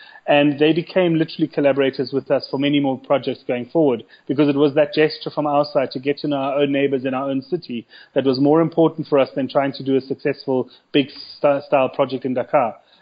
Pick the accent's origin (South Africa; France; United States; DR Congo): South Africa; Johannesburg, Gauteng; And I'm born and bred in Johannesburg, and so is Stephen, and like literally live around the corner from where this guy spoke to us.